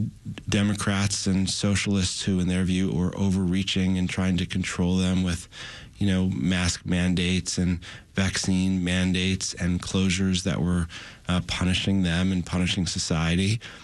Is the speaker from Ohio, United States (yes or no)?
no; Chicago, Illinois, United States; now in New York City, United States; Now, I'm from New York City now, native Chicagoan, but I live in New York